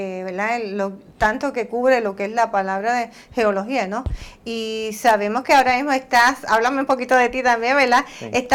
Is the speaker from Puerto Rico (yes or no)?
yes; Lares, Puerto Rico; ¡Oh, mi pueblo de Lares!